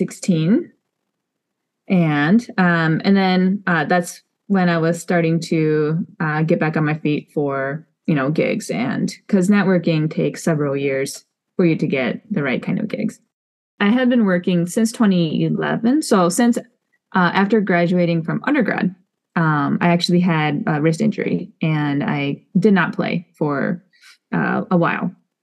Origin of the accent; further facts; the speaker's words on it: Roseville, Minnesota, United States; also born or lived in St. Paul; I was born and raised in St. Paul, and I grew up in the St. Paul suburb called Roseville, and I went to public school and everything like that.